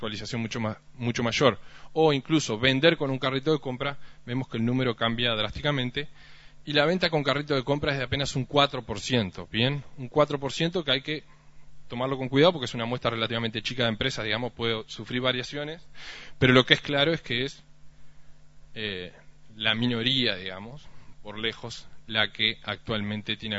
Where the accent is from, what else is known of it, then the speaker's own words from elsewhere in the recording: Uruguay; Tiene los problemas de escala que tenemos como uruguayos, que somos apenas 3.400.000